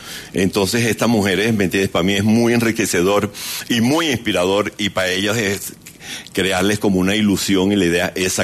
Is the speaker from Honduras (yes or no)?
no; Cartagena, Bolívar, Colombia; also born or lived in Mompox; yo nací en Mompox, pero mi padre trabajaba en una petrolera, entonces viajaba mucho que Bogotá, de pronto estábamos otra vez en Cartagena, y mi infancia fue en Cartagena.